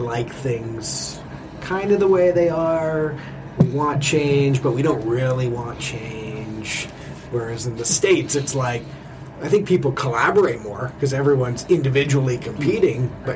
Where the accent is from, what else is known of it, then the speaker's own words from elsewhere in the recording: Belleville, Ontario, Canada; I grew up in Belleville, and going back there now, it's built up